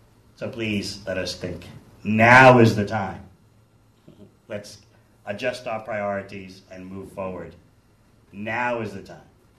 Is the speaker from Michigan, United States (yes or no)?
no; New York, United States; now in New Zealand; Where are you from? I said, I'm from New York.